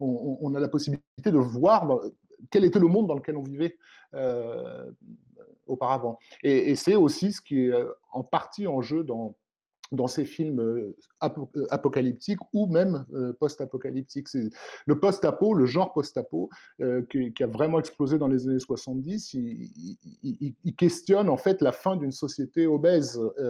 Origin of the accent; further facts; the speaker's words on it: France; je vis en tant que Français.